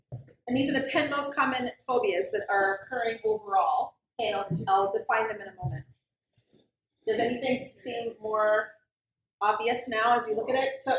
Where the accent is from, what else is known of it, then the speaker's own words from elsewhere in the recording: St. Croix, U.S. Virgin Islands; also born or lived in Buffalo, United States / Indiana, United States / Toledo, United States / California, United States; So I'm originally from St. Croix in the Virgin Islands. I was born and raised there, and I've moved all over. I went to college in Buffalo, New York.